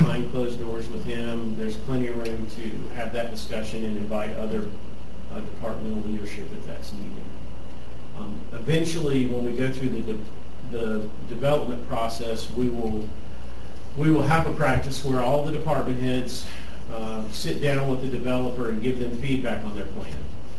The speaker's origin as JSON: {"language": "English", "region": "South Carolina", "country": "United States", "said": "Unfortunately, I'm from South Carolina. I'm used to the heat."}